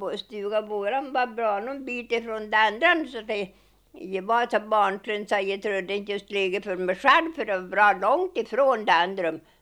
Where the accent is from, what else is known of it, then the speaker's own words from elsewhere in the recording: Kärnsvege, Jämtland County, Sweden; born there; då är jag född på Kärnsvege.